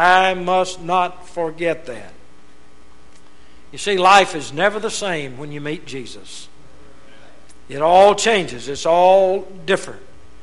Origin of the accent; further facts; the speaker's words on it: Rayville, Louisiana, United States; Every now and then I go through my hometown, great metropolitan area called Rayville, Louisiana.